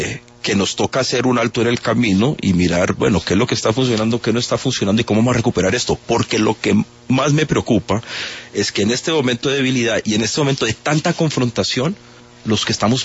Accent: Colombia; como colombiano

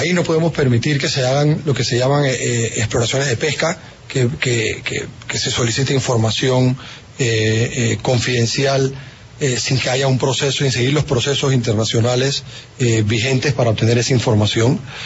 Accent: Panama; Para nosotros como gobierno y como panameños, la verdad que consideramos esas declaraciones desatinadas.

